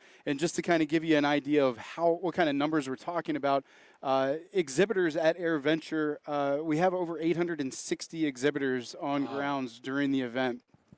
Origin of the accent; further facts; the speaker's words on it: Virginia, United States; I'm originally from Virginia. Went to school in Virginia